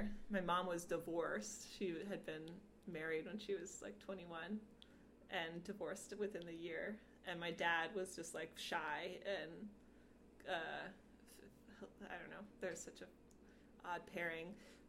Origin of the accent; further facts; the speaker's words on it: Birmingham, Alabama, United States; born there; so I was born in Birmingham, Alabama, which is, like the big city in Alabama.